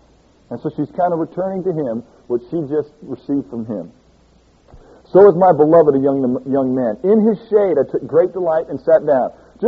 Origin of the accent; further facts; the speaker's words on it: St. Louis, Missouri, United States; I grew up in St. Louis.